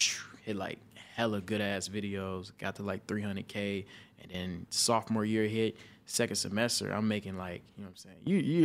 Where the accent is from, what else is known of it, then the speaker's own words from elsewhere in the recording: Pontiac, Michigan, United States; But I'm from Pontiac, Michigan, graduated high school.